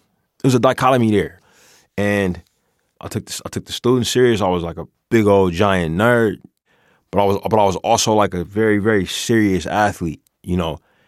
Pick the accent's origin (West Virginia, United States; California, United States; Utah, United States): California, United States; Oakland; I grew up in Oakland, which is very dominated by street culture.